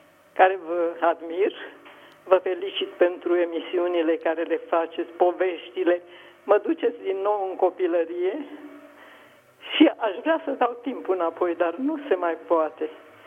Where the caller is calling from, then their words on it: Bucharest, Romania; Sunt din București.